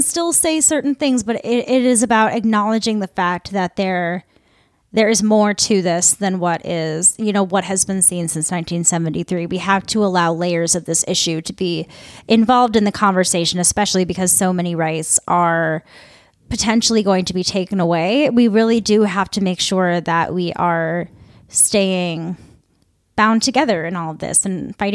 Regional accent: Midwest, United States; I'm from the Midwest. We have so many names like this.

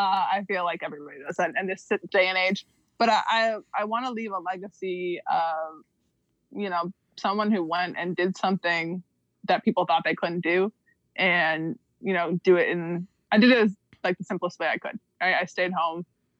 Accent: Canada; because I'm Canadian, huh?

